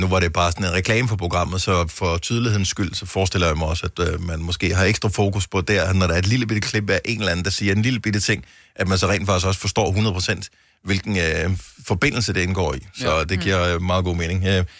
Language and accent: Danish; Norway; Danish is a second language; jeg er fra Norge, altså nordmand